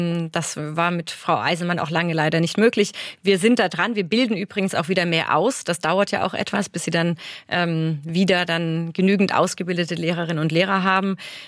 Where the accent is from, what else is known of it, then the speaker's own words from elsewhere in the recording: Heidelberg, Baden-Württemberg, Germany; Ich komme aus Heidelberg.